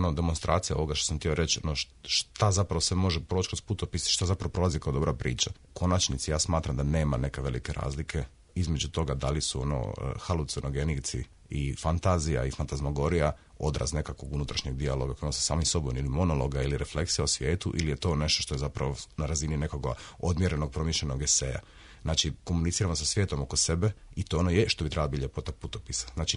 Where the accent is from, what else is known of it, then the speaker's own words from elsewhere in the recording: Split, Split-Dalmatia County, Croatia; Jedan od gradova treba biti Split. Moj rodni grad